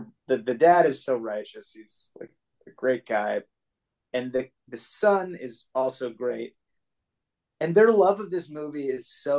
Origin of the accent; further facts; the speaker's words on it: Chicago, Illinois, United States; there's this family I grew up with in Chicago.